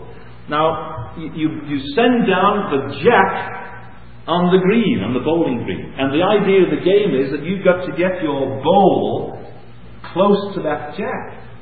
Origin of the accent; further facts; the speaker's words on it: England, United Kingdom; now in Canada; It's many years ago when we came from England to Canada.